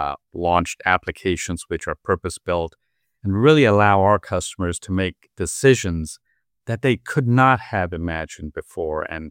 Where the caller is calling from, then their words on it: Baltimore, Maryland, United States; I am joining you from Baltimore, Maryland.